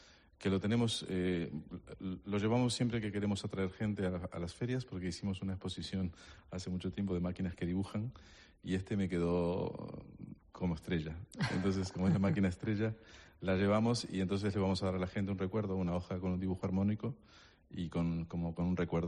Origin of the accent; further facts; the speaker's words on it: Uruguay; Para los uruguayos, yo soy uruguayo y nos gusta el fuego.